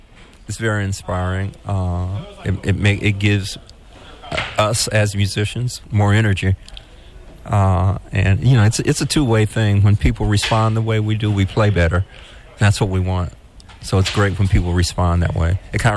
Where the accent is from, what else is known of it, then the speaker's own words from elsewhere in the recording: Marion, United States; I grew up here in Marion in the 60s